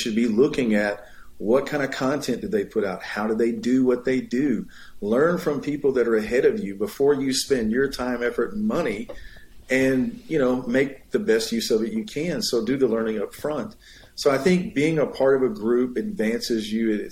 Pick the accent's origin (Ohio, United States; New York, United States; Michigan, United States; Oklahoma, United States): Oklahoma, United States; I grew up in Oklahoma. I grew up on a farm. So we raised cattle, livestock, and that kind of thing.